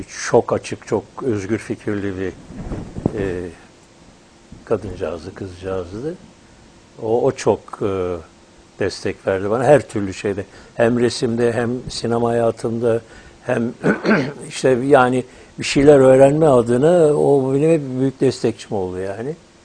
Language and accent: Turkish; Istanbul, Turkey; İstanbullu, evet, doğma büyüme İstanbulluyum. Ve de Kadıköy yakasındayım.